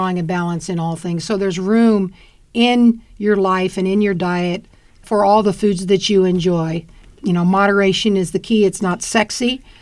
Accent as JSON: {"language": "English", "town": "Hanover", "region": "Kansas", "country": "United States", "also_born_or_lived": "Dodge City / Saline County", "said": "I'm actually from Hanover, Kansas, which is in Washington County, but I was born outside of Dodge City, and I lived a bit of time in Saline County."}